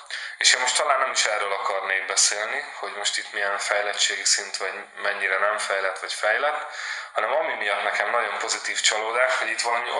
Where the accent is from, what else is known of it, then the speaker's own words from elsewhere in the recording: Tata, Komárom-Esztergom, Hungary; born there; Amúgy én Tatán születtem, tehát nem szülővárosom Szombathely, mivel édesapám Komáromba volt lelkész, és a szomszédos városba Tatán születtem meg.